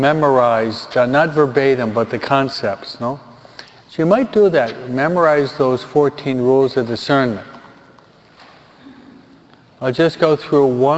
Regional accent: New York, United States; also born or lived in California; Hey, I'm a New Yorker. New York and then California, right?

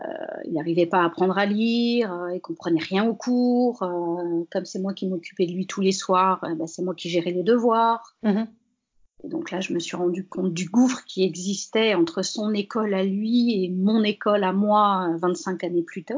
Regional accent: Paris, Île-de-France, France; now in Ardèche, France; on vit en Ardèche, dans une grande maison. Moi je suis parisienne au départ, mon mari est stéphanois.

